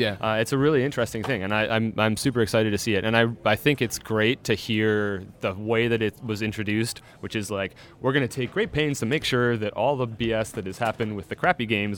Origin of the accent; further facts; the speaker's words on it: Canada; I'm Canadian.